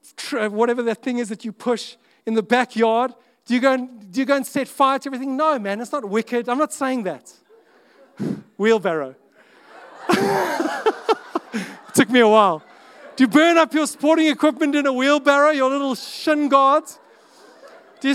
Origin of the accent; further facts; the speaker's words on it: Summerstrand, Eastern Cape, South Africa; I grew up in Summer Strand